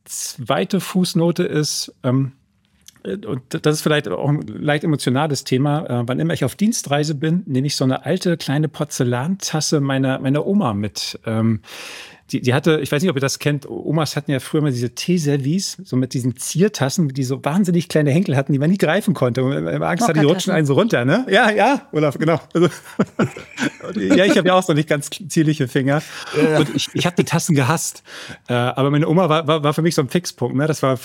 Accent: Northern Germany, Germany; Ich bin Norddeutscher

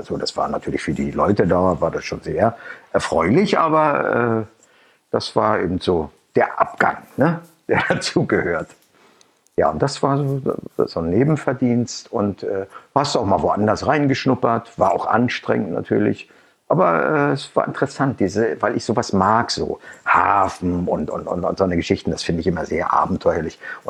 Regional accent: Schwerin, Mecklenburg-Vorpommern, Germany; Bin ich in Schwerin gewesen. Und Schwerin ist meine Heimatstadt.

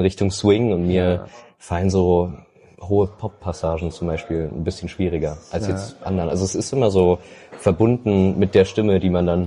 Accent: Saarland, Germany; Also ich komme eigentlich aus dem Saarland

